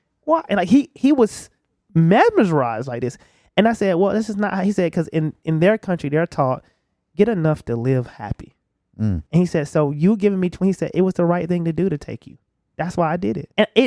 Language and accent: English; the South, United States; you know how I am from the South. You know, I said, where I come from, we don't do stuff like that. We take care of our people.